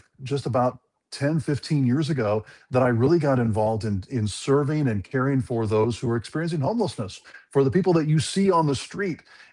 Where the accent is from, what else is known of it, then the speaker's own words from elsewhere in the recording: Peoria, Illinois, United States; I am an Illinois guy, born and raised in the Peoria area, and then spent really most of my life in Christian radio